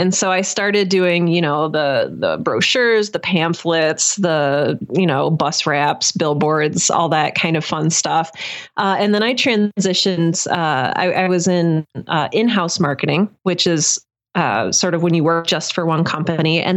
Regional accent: Cleveland, Ohio, United States; So I grew up in Cleveland, and I went to college in Indiana

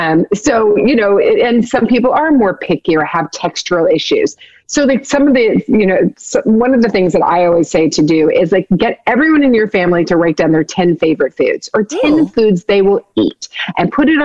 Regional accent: Kentucky, United States; I'm from Kentucky, and my grandparents were very into picking their own food and growing their own food.

